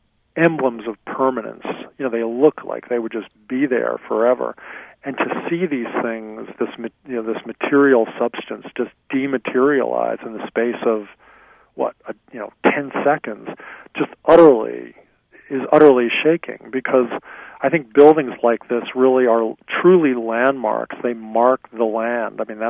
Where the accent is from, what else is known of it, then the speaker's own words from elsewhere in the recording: New Jersey, United States; because I grew up in New Jersey and went to the beach all the time as a kid.